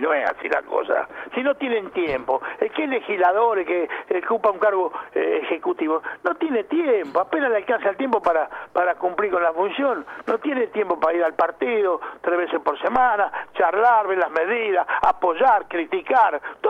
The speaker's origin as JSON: {"language": "Spanish", "region": "Buenos Aires Province", "country": "Argentina", "said": "Nosotros somos todos bonaerenses."}